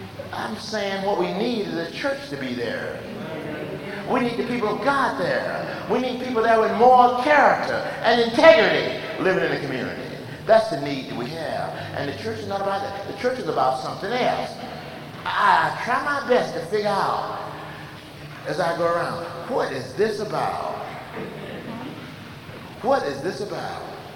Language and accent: English; the South, United States; accent: southern; Anything you misunderstood with my southern accent, you might have missed something.